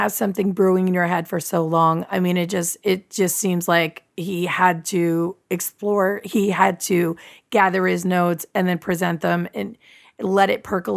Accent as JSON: {"language": "English", "region": "New Jersey", "country": "United States", "said": "I am from New Jersey. We are a little on the quick side, a little bit impatient, a little bit in control."}